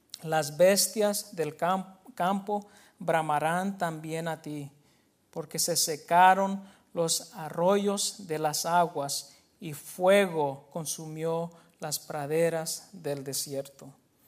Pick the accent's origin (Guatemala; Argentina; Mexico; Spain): Mexico; Medio que nunca he escuchado de eso y soy mexicano, hermano.